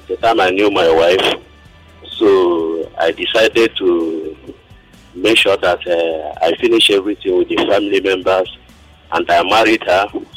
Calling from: Montserrado, Liberia; I'm calling from Moe.

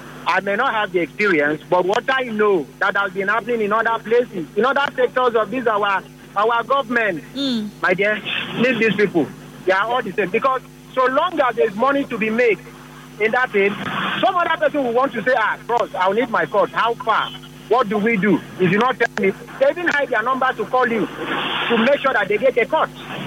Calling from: Port Harcourt, Rivers, Nigeria; I'm calling from Port Harcourt.

